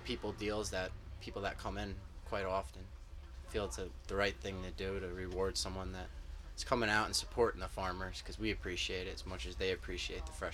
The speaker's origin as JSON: {"language": "English", "town": "Milton", "region": "New York", "country": "United States", "said": "Milton, New York."}